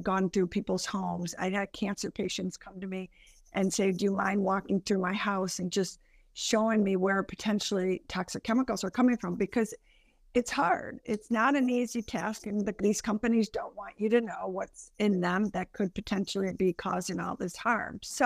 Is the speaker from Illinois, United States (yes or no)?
no; Buffalo, New York, United States; So I grew up, born and raised in Buffalo, New York, which is actually where I am today, and a very close-knit family.